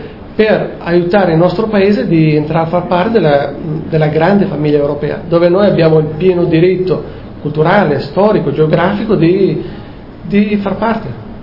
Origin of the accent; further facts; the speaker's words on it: Albania; Però ho visto che oggi avevano anche un'apertura anche verso l'Albania, una solidarietà verso anche il mio paese.